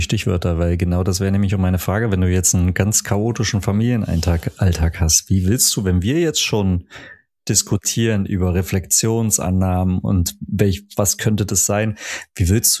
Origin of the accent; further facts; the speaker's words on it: East Germany, Germany; ich komme aus der DDR. Oder bin da ein paar Jahre aufgewachsen, DDR-Kind.